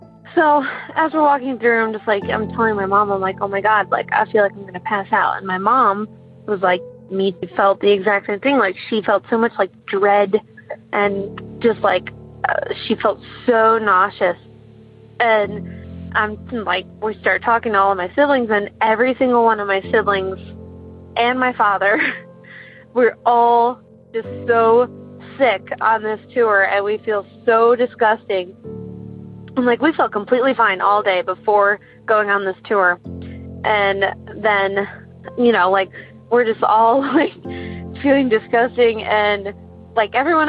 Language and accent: English; Midwest, United States; It's like every 5 years or so, we go, like, we're from the Midwest, and we'll go to, like, the East Coast